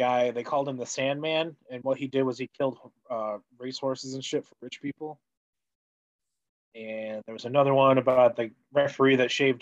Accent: Arizona, United States; So I remember that one growing up in Arizona.

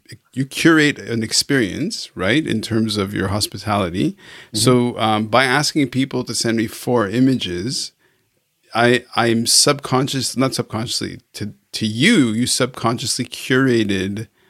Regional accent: Canada; now in Hong Kong; okay, so I'm Canadian, right? So yeah. Canada, wide spaces, all this stuff. And so for me, now Hong Kong is the exact sort of opposite

